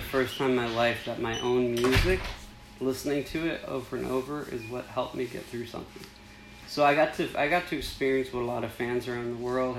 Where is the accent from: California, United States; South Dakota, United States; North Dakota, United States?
California, United States; Hollywood; Born and raised in Hollywood.